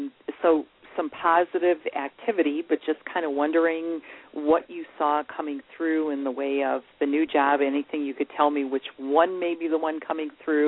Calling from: Ohio, United States; I'm calling from Ohio.

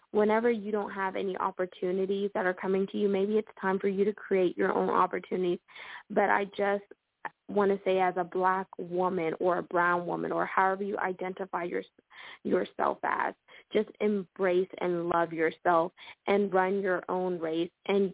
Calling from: Houston, Texas, United States; I'm calling in from Houston, Texas

